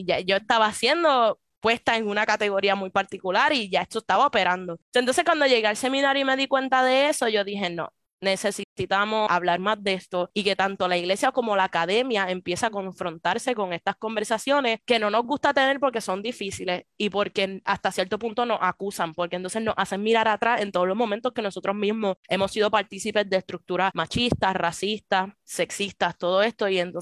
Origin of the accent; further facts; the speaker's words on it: Puerto Rico; moved away as an adult; yo no crecí en los Estados Unidos. Yo nací en Puerto Rico y estuve en Puerto Rico hasta los 21 años.